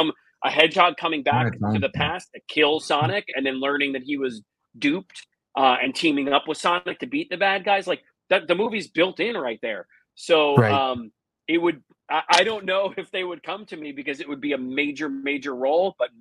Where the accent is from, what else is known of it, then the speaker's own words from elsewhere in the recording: New Jersey, United States; I'm Italian from Jersey, dude.